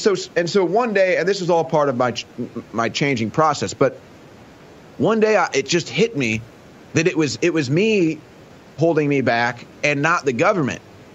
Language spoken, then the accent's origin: English; St. Louis, Missouri, United States; Like I said, growing up in St. Louis, and that's the other thing too.